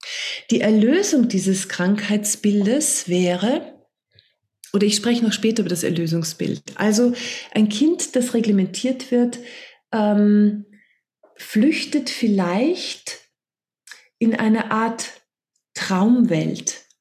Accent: Austria; Ich bin vor 2 Wochen in meine alte Heimat Österreich zurückgezogen.

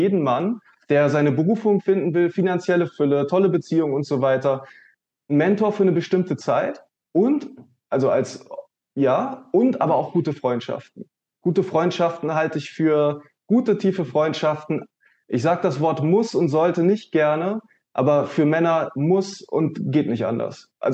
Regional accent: Australia; now in Berlin, Germany; Als ich hier nach Berlin gekommen bin, also ich bin ja aus Australien nach Berlin

